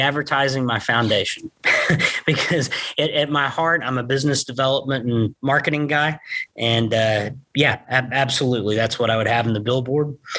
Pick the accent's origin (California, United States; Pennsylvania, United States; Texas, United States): Texas, United States; Gainesville; he and I were born next door to each other, 6 weeks apart. I mentioned I went to boarding school. We grew up here in Gainesville, Texas together, went to boarding school together.